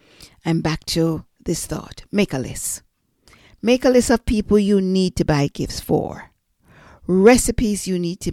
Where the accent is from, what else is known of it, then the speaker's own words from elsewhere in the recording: Jamaica; I'm from Jamaica, so I usually enjoy the Jamaican black cake.